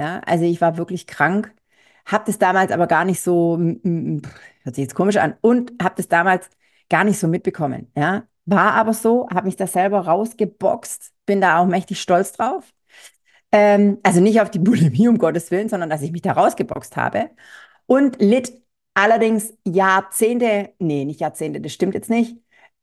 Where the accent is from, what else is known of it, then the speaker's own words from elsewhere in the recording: Baden-Württemberg, Germany; ich bin Schwäbin, ja, und ich stehe dazu. Also es kann durchaus passieren, dass der ein oder andere schwäbische Satz hier mal fällt